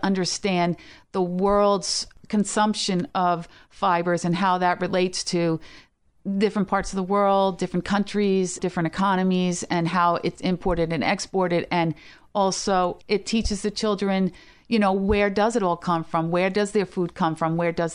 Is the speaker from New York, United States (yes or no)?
yes; Greenport, New York, United States; I grew up in Greenport, New York. Growing up in Greenport, it was, you know, there are still farms there. So a real rural agricultural sort of background.